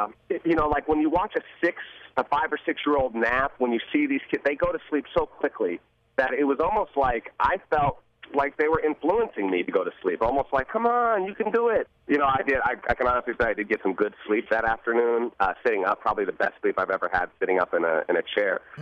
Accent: Yellow Springs, Ohio, United States; So growing up in Yellow Springs, I think I was sheltered from a lot of the stigmas that go along with being biracial on a day-to-day basis.

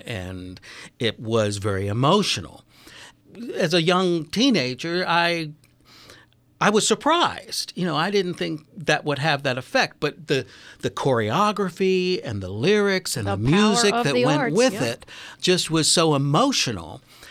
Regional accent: Ellicott City, Maryland, United States; I grew up in Ellicott City before Columbia was even here.

